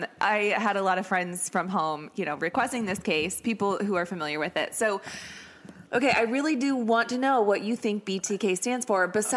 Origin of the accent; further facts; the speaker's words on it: Shawnee, Kansas, United States; I am from Shawnee, Kansas, which is like two and a half to 3 hours